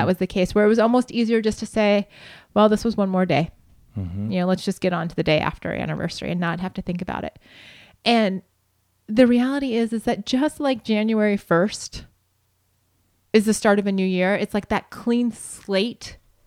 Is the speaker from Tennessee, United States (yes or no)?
no; Montana, United States; We're from Montana, and yes, sparsely populated, in quotation marks, is very true about this area